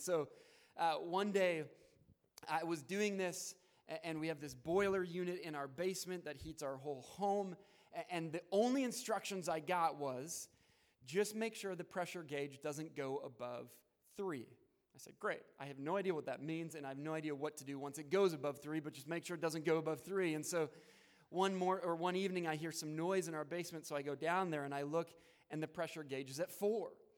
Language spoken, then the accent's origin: English; Spruce Grove, Alberta, Canada; now in Romania; I'm from Edmonton, and one of those is I grew up in the city of Spruce Grove, just outside of Edmonton.